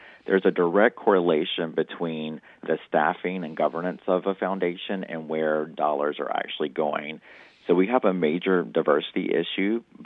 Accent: United States; I'm Native American, and there was an organization recently in the past couple of years that was raising millions of dollars to support Native young children

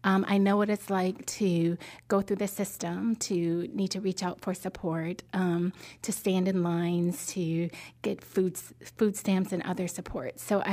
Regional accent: Minnesota, United States; also born or lived in India; So I went from India to northern Minnesota.

